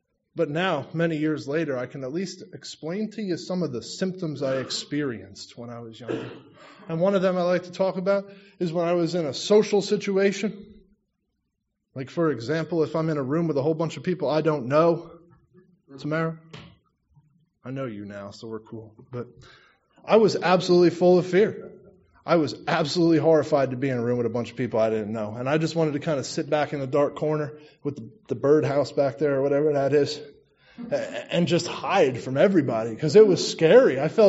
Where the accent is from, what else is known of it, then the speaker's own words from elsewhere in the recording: Emmaus, Pennsylvania, United States; I mentioned that I was from Emmaus, Pennsylvania, and I asked if anybody was familiar.